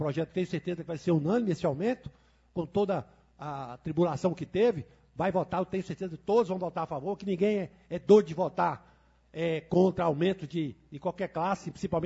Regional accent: Formosa, Goiás, Brazil; Eu sou nascido em Formosa, tenho 60 anos, moro em Formosa, não mudo daqui por coisa nenhuma.

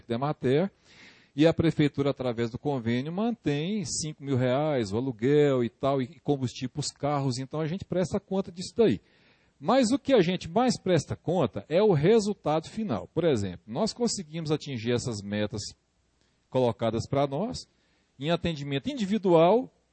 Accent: Formosa, Goiás, Brazil; born there; Eu sou nascido em Formosa.

